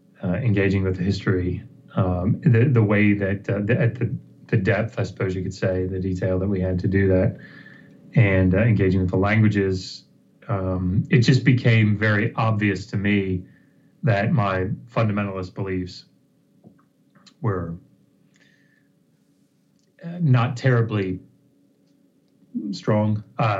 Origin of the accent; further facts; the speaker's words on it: Maryland, United States; So, I ended up settling back where I grew up in Southern Maryland and doing construction